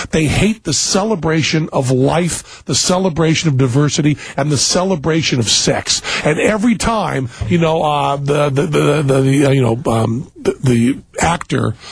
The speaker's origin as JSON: {"language": "English", "country": "United States", "also_born_or_lived": "New York", "said": "even though I'm an American, even though I was moved by it"}